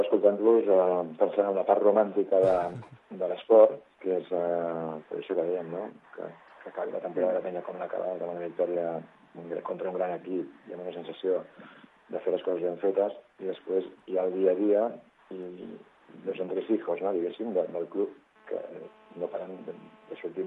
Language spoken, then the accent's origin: Catalan; Premià, Catalonia, Spain; som de Premià els dos.